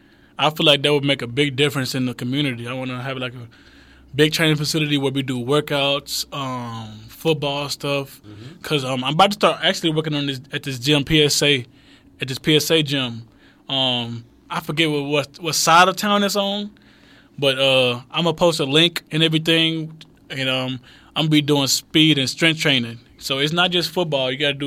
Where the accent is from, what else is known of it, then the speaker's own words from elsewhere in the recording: Crockett, Texas, United States; now in El Paso, United States; I've never seen anything like this where I'm from. Like, I'm from Crockett, Texas. There's only 7,000 people there.